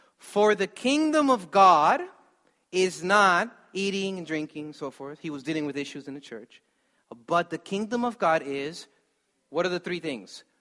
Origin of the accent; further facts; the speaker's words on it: United States; I'm like, no, trust me, I'm an American.